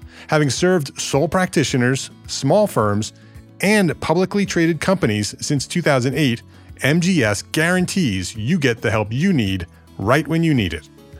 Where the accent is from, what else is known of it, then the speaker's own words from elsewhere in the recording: New Jersey, United States; now in New York, United States; being born and raised in New Jersey and living most of my adult life in New York, just north of New York City